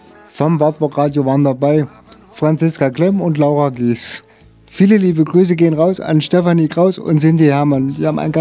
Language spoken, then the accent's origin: German; Eisenach, Thuringia, Germany; Ich komme aus Eisenach und habe als Dozent mitgemacht